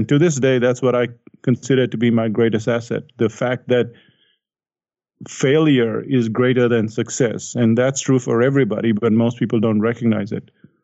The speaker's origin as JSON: {"language": "English", "country": "India", "tie": "born or raised there", "said": "Well, that's the way I grew up in India."}